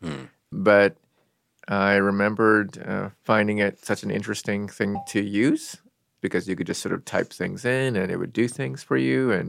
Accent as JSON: {"language": "English", "town": "Seattle", "region": "Washington", "country": "United States", "tie": "born or raised there", "said": "I grew up in Seattle."}